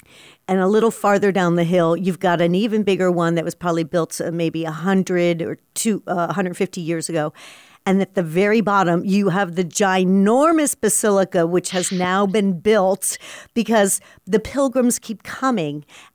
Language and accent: English; Miami, Florida, United States; And as you know, I grew up in Miami, where there's a large Latin American population.